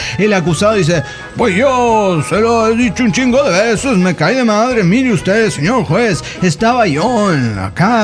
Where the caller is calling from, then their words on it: Tarija, Bolivia; de Tarija, Bolivia.